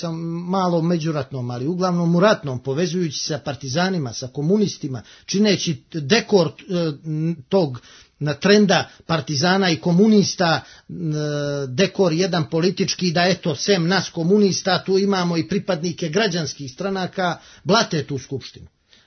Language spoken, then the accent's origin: Serbian; Montenegro; Ja sam iz Katunske Enahije, ja nijesam normalno ni Bosanac, ni Hercegovac, nijesam ni Srbijanac, nijesam ni Vojvođanin Lala, nijesam ni Užičanin Era, nijesam ni Banijac, Kordunaš i tako dalje. Ja sam u regionalnom smislu Crnogorac i niko mi ne može oduzeti to.